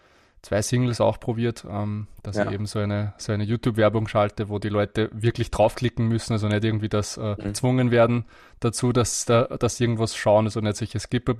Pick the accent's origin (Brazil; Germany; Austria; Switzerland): Austria; Ja, das hört sich auf jeden Fall schon um einiges besser an wie bei uns in Österreich.